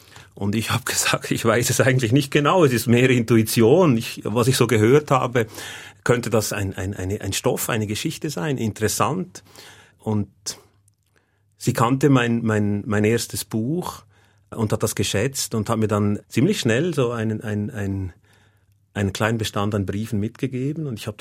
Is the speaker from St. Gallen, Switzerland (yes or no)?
no; Leuk-Susten, Valais, Switzerland; Und ich bin in Leuk-Susten aufgewachsen